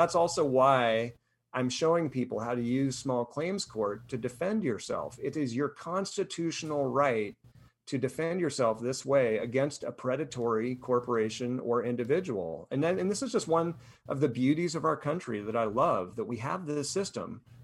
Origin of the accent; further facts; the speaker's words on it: Golden, Colorado, United States; I grew up in Golden, Colorado, and the dinner theater was in across Denver, right?